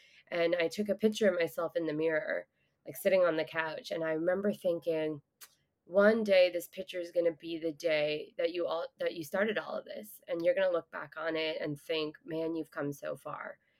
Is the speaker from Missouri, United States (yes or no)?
no; Texas, United States; I had not brought a coat with me to New York. I'm from Texas.